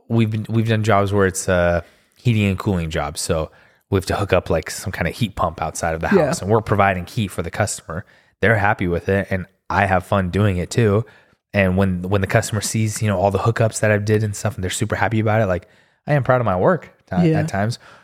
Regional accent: Texas, United States; born there; I was born in Texas only because my dad was doing medical training down there with my mom.

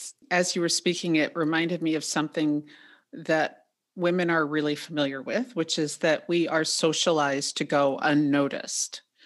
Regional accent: New York City, New York, United States; I experienced it growing up in Manhattan and just didn't think about it because it was the way it's always been.

